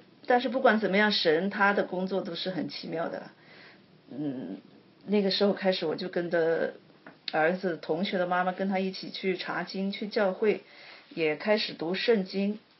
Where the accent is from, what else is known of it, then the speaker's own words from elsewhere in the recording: China; born there; 我出生在大陆的60年代